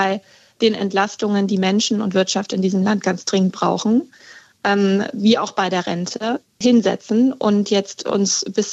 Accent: Schleswig-Holstein, Germany; Ich komme aus Schleswig-Holstein, da ist der Weg nicht weit.

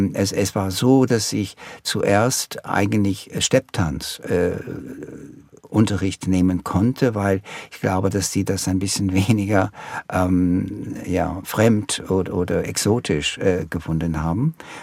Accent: Milwaukee, Wisconsin, United States; Ich glaube, dass die Zeit, so als meine Kindheit in Milwaukee, war ein bisschen eine Entdeckungszeit.

